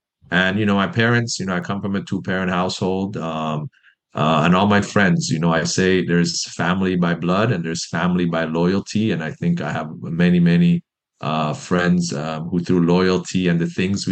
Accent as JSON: {"language": "English", "country": "Iran", "moved": "yes", "lives_now": "Canada", "said": "I immigrated in 1998 to Canada from Iran. You know, my parents chose to move here for accessing different opportunities, and I think that drastically impacted my trajectory."}